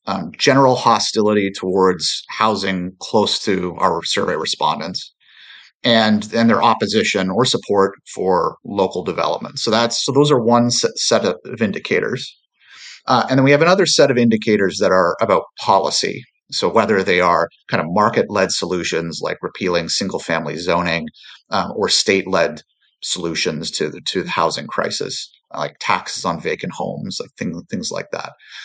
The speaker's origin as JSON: {"language": "English", "town": "Kitchener-Waterloo", "region": "Ontario", "country": "Canada", "tie": "born or raised there", "said": "So my hometown and Kitchener-Waterloo, an extended commuting distance from Toronto, but it's still a bit of a stretch."}